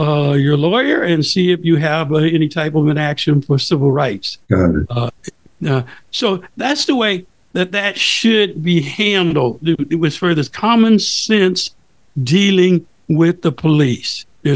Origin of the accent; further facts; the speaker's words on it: Los Angeles, California, United States; I remember growing up in South L.A., and, you know, I saw one of my teen friends get killed by the police.